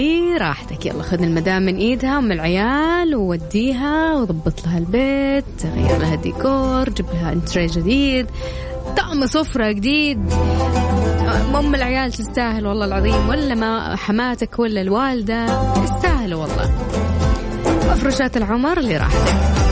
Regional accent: Jeddah, Makkah Province, Saudi Arabia; عندنا في جدة ما شاء الله

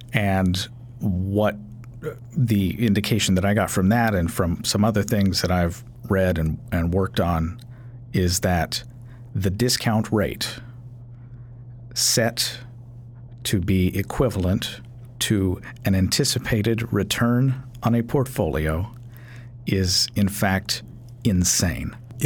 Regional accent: Kentucky, United States; My home state of Kentucky has some pretty significant issues related to funding

